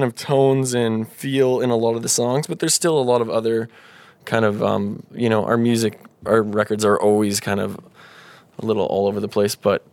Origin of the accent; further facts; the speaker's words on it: St. Albert, Alberta, Canada; Yeah, we grew up in St. Albert. So, and then kind of moved out to the coast